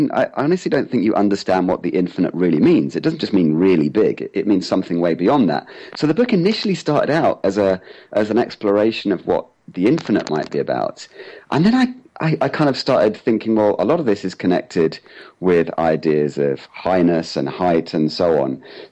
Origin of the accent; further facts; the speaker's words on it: Yorkshire and the Humber, United Kingdom; born there; I was born in Yorkshire, which is a part of the UK, you know, sort of in the middle, I guess, but was very industrial, kind of very beautiful, kind of in the middle of nowhere in some ways.